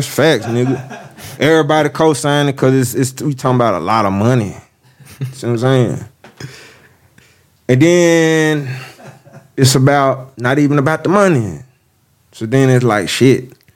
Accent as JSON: {"language": "English", "town": "Little Rock", "region": "Arkansas", "country": "United States", "said": "I'm from Little Rock, and I know who inspired me as far as, like, okay, we making music"}